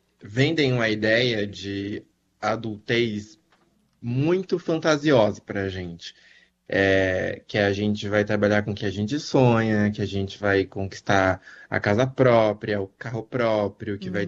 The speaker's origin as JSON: {"language": "Portuguese", "region": "Bahia", "country": "Brazil", "lives_now": "São Paulo, Brazil", "said": "eu sou baiano e hoje há 10 anos moro em São Paulo."}